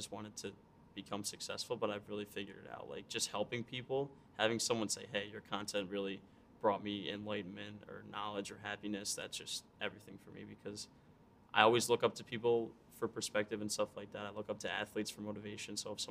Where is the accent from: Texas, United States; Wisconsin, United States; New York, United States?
New York, United States; Albany; So I'm from the Albany, New York area, about halfway between Albany and Saratoga.